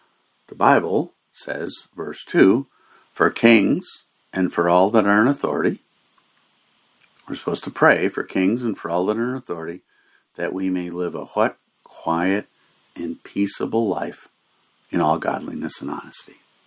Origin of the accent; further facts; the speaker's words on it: United States; Now, as American citizens, we have all kinds of things we can do.